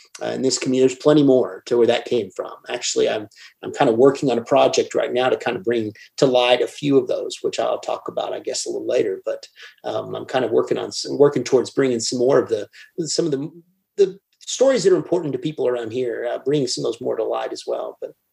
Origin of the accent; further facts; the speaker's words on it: Somerset, Kentucky, United States; I said, well, I'm from Somerset, Kentucky.